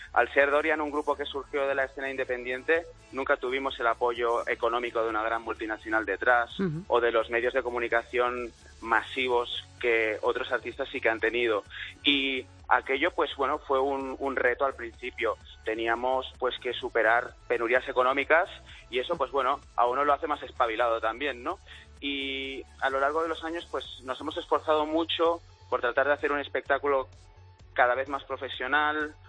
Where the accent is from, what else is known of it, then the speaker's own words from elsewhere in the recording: Catalonia, Spain; uno como español se entiende a sí mismo muchísimo cuando va ahí. También me ocurre como catalán, lo mismo.